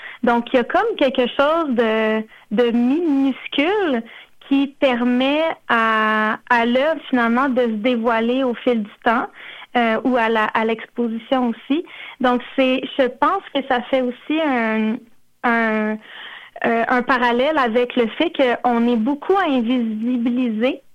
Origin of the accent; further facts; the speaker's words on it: Longueuil, Quebec, Canada; j'ai grandi à Longueuil. Je suis issue de la Première Nation Wolastoqiyik Ouassibegook. Et je suis également québécoise.